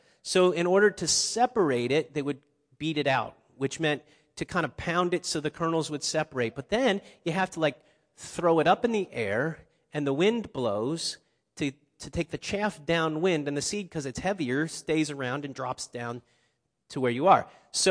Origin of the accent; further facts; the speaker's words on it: Ohio, United States; I grew up in Ohio, so Kentucky was very close.